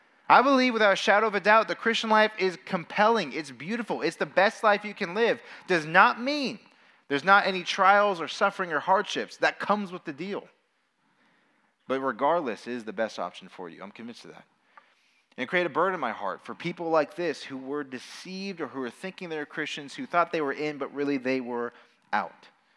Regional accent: Las Vegas, Nevada, United States; I was raised in Las Vegas. I'm actually a local there, which is kind of an abnormality. Only 25% of us are actually born there.

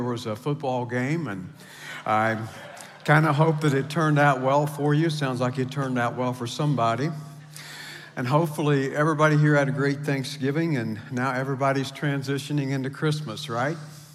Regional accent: South Point, Ohio, United States; accent: Appalachian; my hometown of South Point. I mean, it's small town. South Point is southern Ohio, strong Appalachian culture, as you can tell by my accent.

